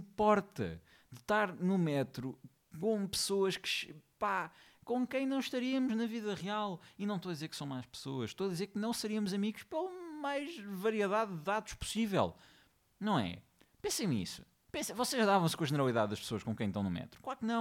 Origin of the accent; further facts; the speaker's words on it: Covilhã, Centro, Portugal; Eu venho da Covilhã. Na Covilhã, a hora de ponta envolve três carros, pá.